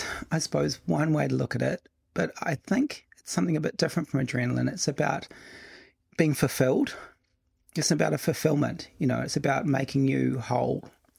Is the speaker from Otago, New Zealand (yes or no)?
yes; Sawyers Bay, Otago, New Zealand; where I grew up in Sawyers Bay, there was a really strong hub of community and whānau. Like, all my Chinese cousins, a lot of them lived, we all lived within 200 metres of each other. Yeah. Dad was born here and his siblings were born in New Zealand. Both my grandparents came over from China